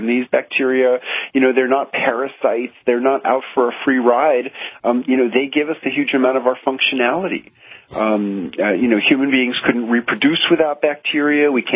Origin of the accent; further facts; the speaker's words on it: New York City, New York, United States; And as a kid growing up in New York City, it's really sour pickles, what people might know as kosher dills, which are fermented pickles.